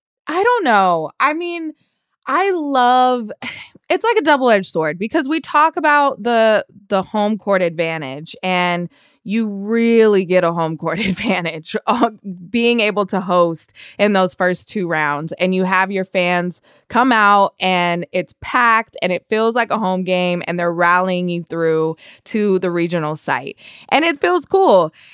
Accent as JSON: {"language": "English", "town": "Sacramento", "region": "California", "country": "United States", "tie": "born or raised there", "said": "Sacramento is my hometown."}